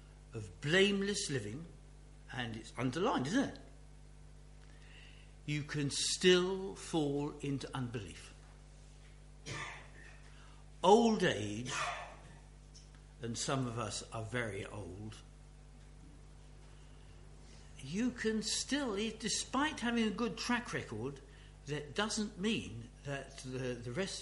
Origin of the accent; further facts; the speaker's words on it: United Kingdom; And I know that we can put things in a very nice way, especially if we're British. We're very polite.